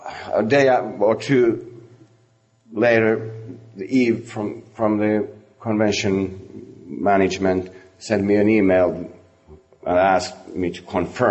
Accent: Helsinki, Uusimaa, Finland; English is a second language; I'm an alcoholic. I'm from Helsinki, Finland

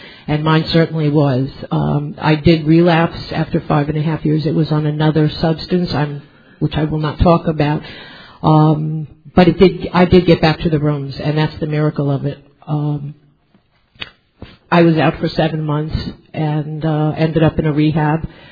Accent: New York, United States; I am an alcoholic. As Norm said, I am from New York, Area 49, Southeast New York. Great, greatest area. My home group is Potpourri in New York City.

